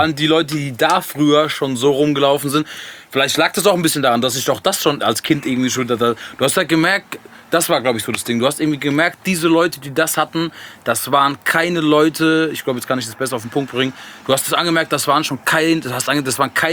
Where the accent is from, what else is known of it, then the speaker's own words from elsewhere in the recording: Würzburg, Bavaria, Germany; now in Frankfurt, Germany; bin ja Wahl-Frankfurter dann irgendwann geworden. Ich bin ja in Bayern aufgewachsen. Ist jetzt weiß ich mega weit weg, also Würzburg.